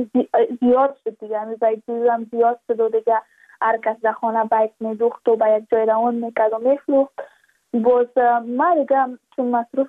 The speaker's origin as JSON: {"language": "Persian", "region": "Badakhshan", "country": "Afghanistan", "said": "چون ما از بدخشان هستیم، یعنی منطقای دور دستش،"}